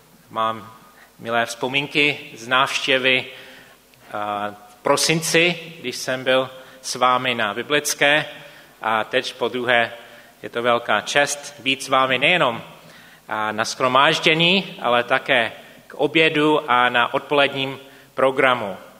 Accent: Canada; now in Prague, Czechia; já jsem původně z Kanady

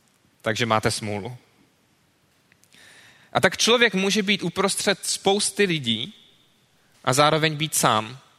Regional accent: Prague, Czechia; Já teda teď jsem na Praze 13, ale původně jsem ze Smíchova

